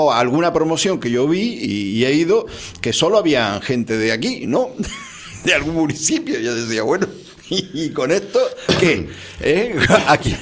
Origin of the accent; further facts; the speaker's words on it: Galicia, Spain; Galicia? Es que eso es una falta de respeto a los gallegos, ¿no? Es decir, yo quiero que me hables de mi tierra, lo que vas a hacer en mi tierra